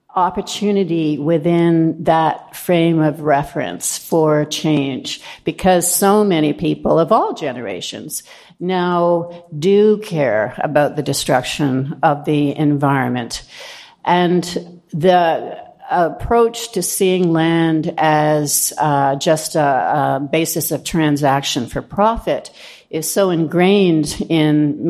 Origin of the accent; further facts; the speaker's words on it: St. Catharines, Ontario, Canada; Just wanted to add a little tiny piece for, I'm from St. Catharines